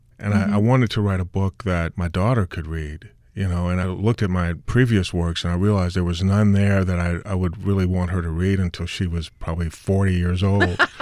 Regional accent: Opelousas, Louisiana, United States; You know, I grew up in Opelousas, which is a town about 2.5 hours west of New Orleans, and it was grew up in a very segregated place.

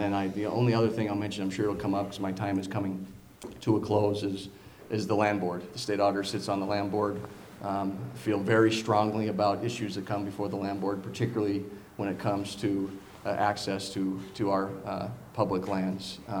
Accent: Anaconda, Montana, United States; I'm from Anaconda, originally a fourth generation Montanan.

